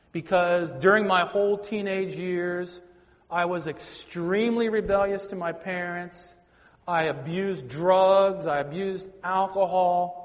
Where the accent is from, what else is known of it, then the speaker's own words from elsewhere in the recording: Philadelphia, Pennsylvania, United States; I'm from Philly, so I often get my vowels mixed up.